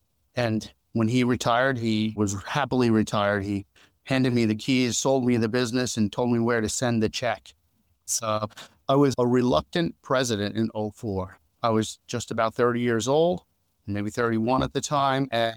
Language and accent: English; Freeport, New York, United States; I was born in Freeport, New York and grew up till about fourth grade in Freeport, New York.